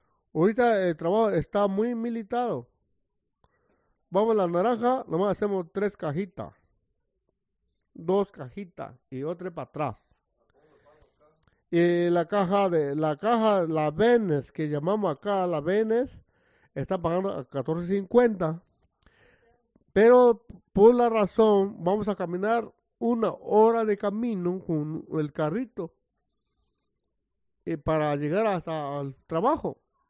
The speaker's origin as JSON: {"language": "Spanish", "region": "Oaxaca", "country": "Mexico", "also_born_or_lived": "Ensenada, Mexico", "said": "Bueno, entonces yo vengo de Oaxaca a buscar mi vida, a trabajar y llegué Ensenada, Baja California, México. Y de ahí me vine para acá."}